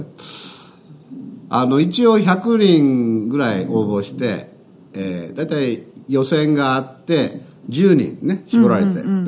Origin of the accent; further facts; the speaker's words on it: Oita, Japan; 大分市、大分市の出身なんで